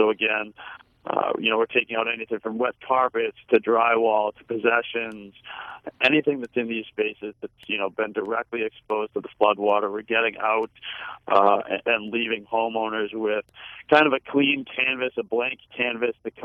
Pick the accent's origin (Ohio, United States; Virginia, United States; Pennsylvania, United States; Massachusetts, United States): Massachusetts, United States; Boston; I'm from Boston, kind of all over the map.